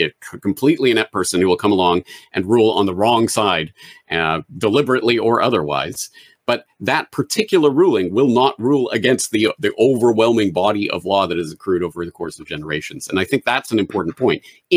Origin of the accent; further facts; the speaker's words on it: Canada; Hey, I'm like Canadian, so I am technically subject to King Charles.